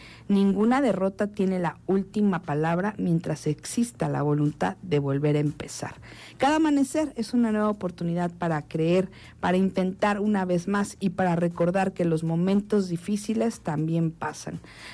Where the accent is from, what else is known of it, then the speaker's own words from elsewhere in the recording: Mexico; Hay que mejorar muchas cosas como mexicanos